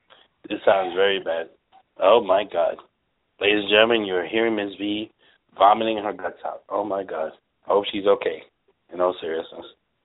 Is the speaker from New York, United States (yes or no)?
yes; Brooklyn, New York, United States; born there; Anybody doesn't know, I was born in Brooklyn.